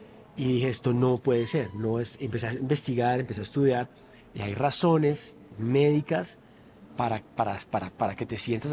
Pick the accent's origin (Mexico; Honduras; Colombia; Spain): Colombia; Porque dicen que soy el segundo colombiano que conocen.